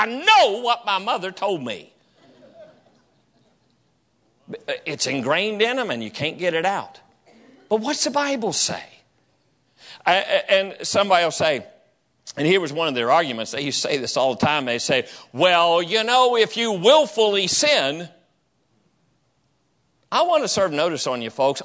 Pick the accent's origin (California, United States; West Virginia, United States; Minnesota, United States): West Virginia, United States; I grew up down in West Virginia. That is the very heart of Arminian country.